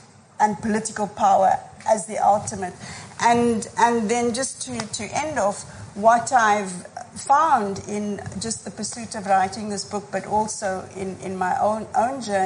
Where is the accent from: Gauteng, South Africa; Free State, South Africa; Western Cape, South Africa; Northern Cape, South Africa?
Western Cape, South Africa; Cape Town; waar ek vandaan kom, ek was 'n kind op die Cape Flats